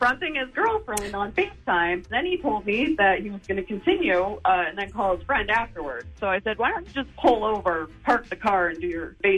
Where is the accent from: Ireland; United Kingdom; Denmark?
Ireland; I'm Irish Raven, so any potato that you offer me, I'm going to take.